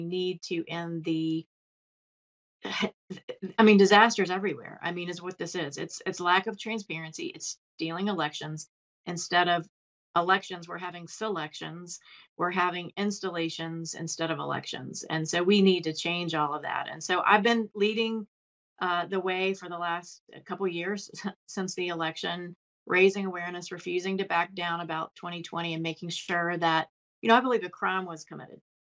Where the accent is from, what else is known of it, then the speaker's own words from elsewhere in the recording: Chesterfield, Virginia, United States; I'm a mom from Chesterfield who was never involved with politics